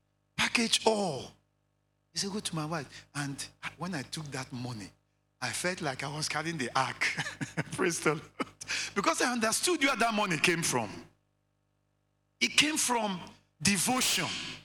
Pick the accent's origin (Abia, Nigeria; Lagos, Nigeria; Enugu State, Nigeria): Abia, Nigeria; I am from Abia State.